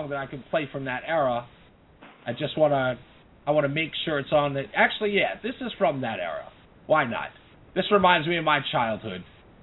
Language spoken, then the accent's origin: English; New York, United States; So you can imagine how important that was to me as a New Yorker